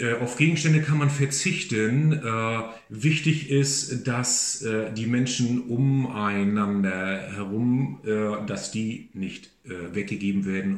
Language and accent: German; Wismar, Mecklenburg-Vorpommern, Germany; Wismar ist meine Geburtsstadt. Ich lebe seit 43 Jahren in Wismar. Ich mag diese kleine Stadt